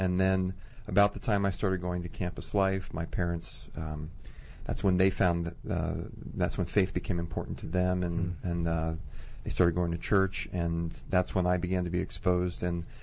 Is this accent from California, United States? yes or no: no; Maryland, United States; also born or lived in Washington, D.C., United States; I'm originally from D.C. I was born in D.C. and grew up in Maryland.